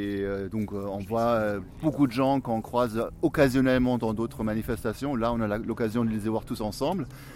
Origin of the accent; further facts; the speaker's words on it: Germany; French is a second language; moved away as an adult; now in France; Alors moi je suis allemand, mais je vis depuis presque 30 ans en France.